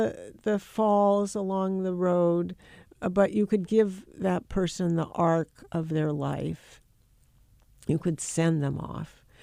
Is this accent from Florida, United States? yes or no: no; Los Angeles, California, United States; I am a native of California. I'm from Los Angeles.